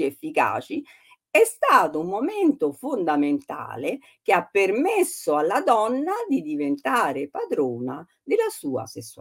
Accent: Tuscany, Italy; Per esempio nel mio paese, il Maremma

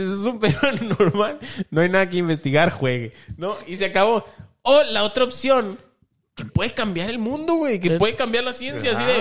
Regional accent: Mexico; Así nosotros como además, mexicanos en nuestra Cámara de Diputados

